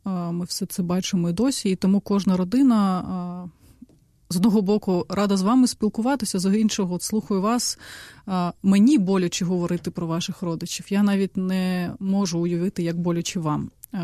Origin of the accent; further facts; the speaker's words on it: Crimea, Ukraine; бо я сама з Криму і сама бачила, як все це траплялося.